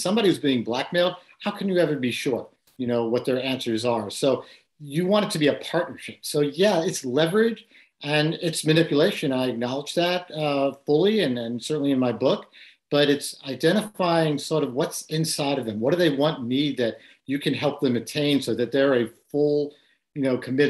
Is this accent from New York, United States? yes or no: yes; Bronx, New York, United States; I grew up in the Bronx. And from a pretty poor family.